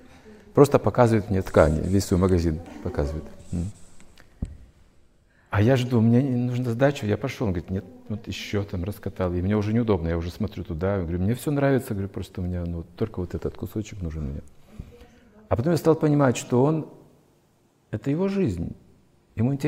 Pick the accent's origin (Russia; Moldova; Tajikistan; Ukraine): Ukraine; Я говорю, с Украины, и мы хотим поклоняться. У нас нет денег.